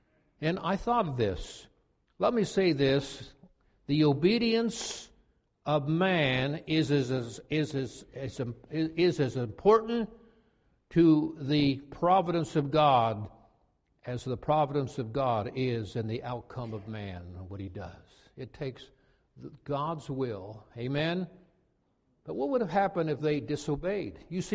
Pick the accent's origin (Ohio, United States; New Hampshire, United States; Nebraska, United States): Ohio, United States; Newark; Riverside District in Newark, Ohio. It was the slums area, and I hated to have my schoolmates know that I was from Riverside because everybody looked down upon that.